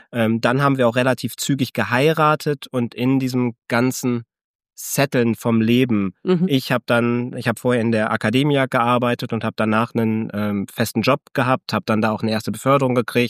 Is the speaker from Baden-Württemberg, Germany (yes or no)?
no; Essen, North Rhine-Westphalia, Germany; Selbst kommen wir aus Essen, wohnen mittlerweile in einer schwäbischen, bayerischen Kleinstadt